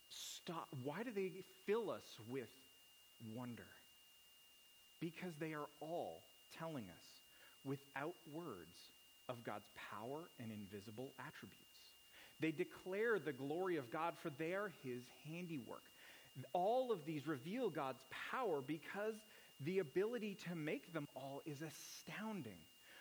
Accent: Canada; I grew up in Canada, and I really don't.

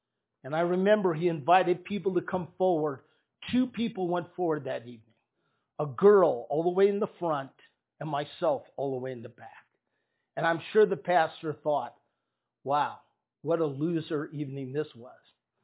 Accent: Walnut Creek, California, United States; also born or lived in San Francisco; So I was born in San Francisco, the home of the almost world champion San Francisco 49ers. I was raised in a town called Walnut Creek, right by San Francisco.

